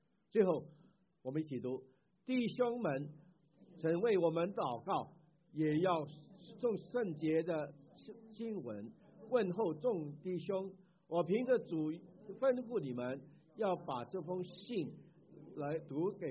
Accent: Chaozhou, Guangdong, China; 我们是潮州人我们就是说平安所以呢很亲切的

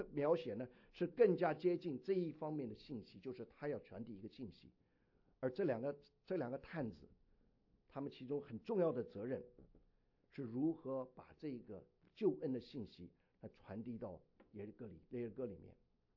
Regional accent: China; 我们中国人应该最明白，我们中国人城墙很多的时候是里面有住家的

